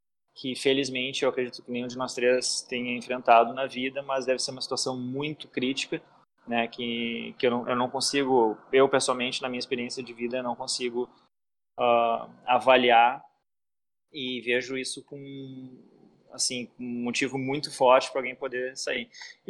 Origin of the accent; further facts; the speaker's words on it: Brazil; moved away as an adult; now in United States; Eu sou brasileiro, tem alguns outros brasileiros também.